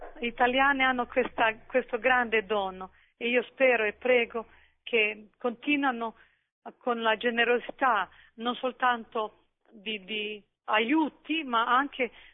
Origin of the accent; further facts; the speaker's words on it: Croatia; Italian is a second language; now in Italy; mi sono sposata in Italia e la mia vita è legata con Italia, amo Italia, nonostante che sono croata nel mio cuore, ma anche una parte del mio cuore è anche italiano.